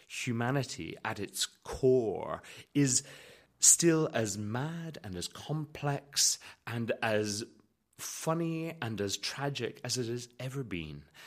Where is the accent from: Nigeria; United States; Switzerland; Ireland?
Ireland; Connacht; I'm a baritone from Connemara